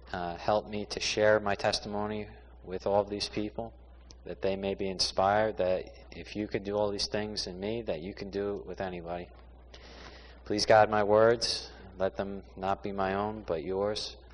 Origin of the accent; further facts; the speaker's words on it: New Jersey, United States; also born or lived in Staten Island, New York; I was born in Staten Island, New York, 1984, where I started growing up. That's where my parents are from as well. And they moved down to New Jersey, where I grew up the rest of my life up until now.